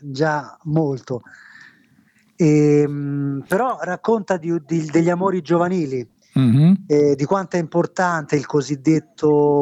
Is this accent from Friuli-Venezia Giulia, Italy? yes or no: no; Rome, Lazio, Italy; essendo nato e cresciuto a Roma, sono … da sempre.